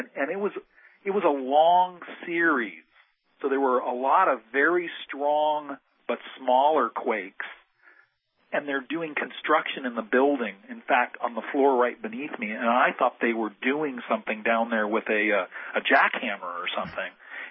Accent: California, United States; now in New York, United States

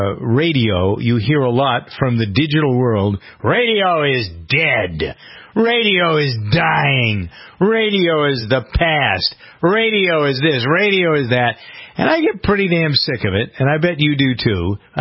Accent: Boston, Massachusetts, United States; I grew up in Boston. Listened as a kid growing up to WBZ.

